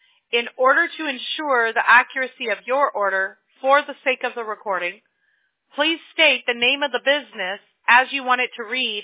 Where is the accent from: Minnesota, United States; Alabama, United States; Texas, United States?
Alabama, United States; Mobile; born there; now in Costa Mesa, United States; But like you, I wasn't born here. I was born